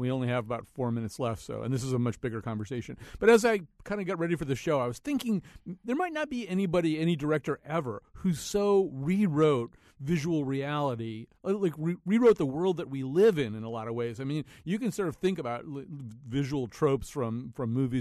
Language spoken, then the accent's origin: English; United States; as an American, you kind of have to.